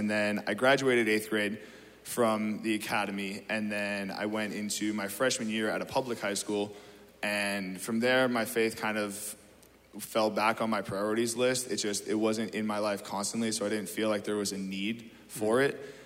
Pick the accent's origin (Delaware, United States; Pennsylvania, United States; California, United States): California, United States; But I've been born and raised in the Bay, have a ton of connections here, and grown up here all my life.